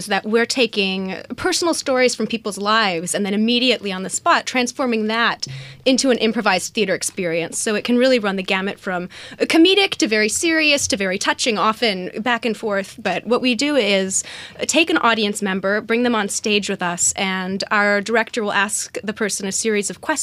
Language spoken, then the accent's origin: English; Rochester, New York, United States; I'm from Rochester, New York.